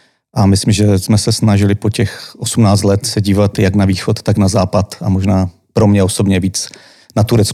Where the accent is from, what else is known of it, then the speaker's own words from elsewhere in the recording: Vsetín, Zlín Region, Czechia; a som ze Vsetína a spolu s dalšími sme začali pred 18 lety nový zbor